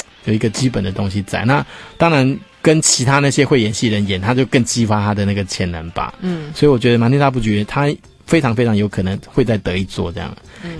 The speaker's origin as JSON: {"language": "Chinese", "country": "Taiwan", "said": "就是不会像我们台湾这边可能就蛮严重的。"}